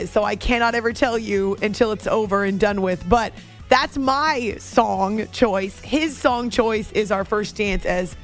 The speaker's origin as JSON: {"language": "English", "region": "New England", "country": "United States", "tie": "born or raised there", "said": "But also as a kid growing up in New England"}